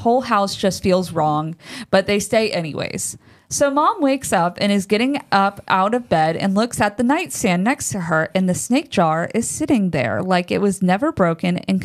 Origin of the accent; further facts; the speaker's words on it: Texas, United States; Now, also, I was born and raised in Texas, as was my mother. So all of these stories happen somewhere in Texas.